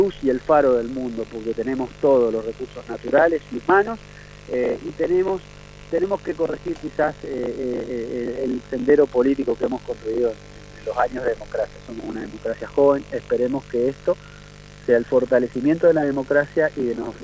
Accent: Argentina; el Congreso va a ser nuestra gran herramienta como argentinos

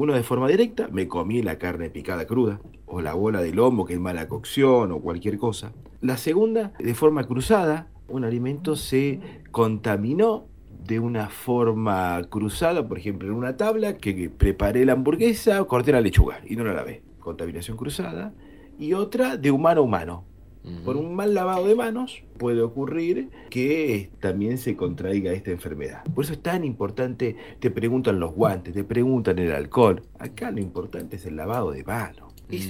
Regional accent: Argentina; Nosotros siempre como argentinos estamos en el top 10

